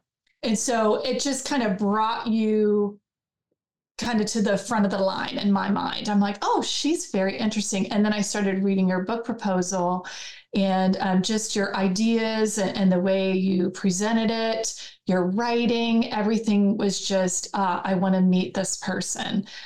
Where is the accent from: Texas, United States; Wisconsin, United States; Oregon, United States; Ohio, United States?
Ohio, United States; So I am originally from Ohio.